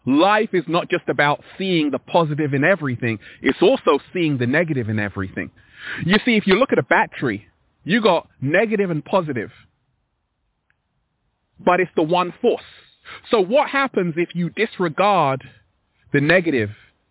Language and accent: English; London, United Kingdom; born there; also born or lived in Sierra Leone / Sudan / Ethiopia; I was born in London, but I've lived in West Africa, Sierra Leone. I've lived in Sudan. I've lived in Ethiopia. I've been all around the world.